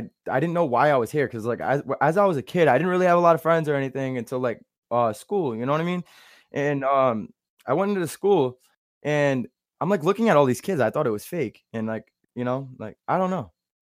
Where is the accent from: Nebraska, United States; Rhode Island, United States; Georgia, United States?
Rhode Island, United States; But yeah, growing up in Rhode Island, I mean, it's really small here, as you know that. Really small, not a lot's going on.